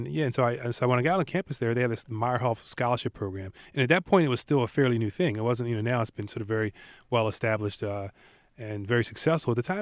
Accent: New Carrollton, Maryland, United States; So I grew up in Prince George's County in a very working class part of the community. It was actually in New Carrollton, Lanham, where actually the towns where I grew up. And so this is a very working class community.

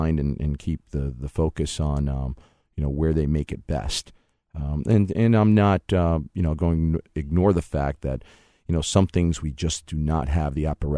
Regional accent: West Warwick, Rhode Island, United States; I'm looking at my hometown of West Warwick.

